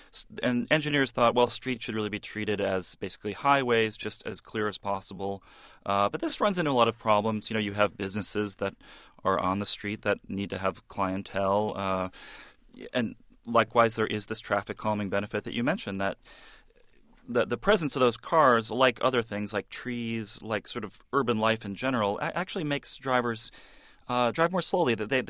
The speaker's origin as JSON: {"language": "English", "town": "New York City", "region": "New York", "country": "United States", "said": "Yes, which is already sort of easy as a New Yorker because, you know, New Yorkers, we are a minority, the car-owning New Yorker."}